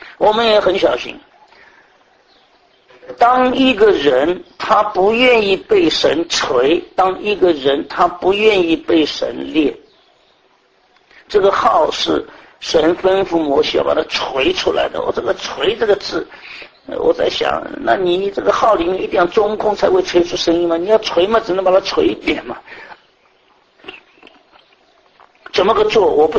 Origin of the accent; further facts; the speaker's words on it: China; 我们中国人的观念是号令天下，号令号令就是要吹号。